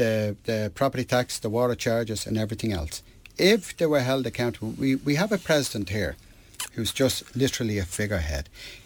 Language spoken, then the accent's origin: English; Ireland; I'm Irish. I'm Irish first, European second. I've no problem being European, but I'm Irish first, and I'm proud.